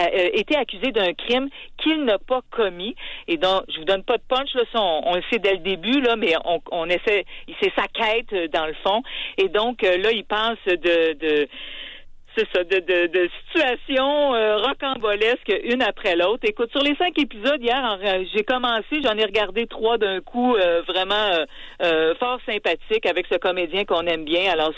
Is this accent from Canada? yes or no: yes; Quebec, Canada; en tout cas chez nous au Québec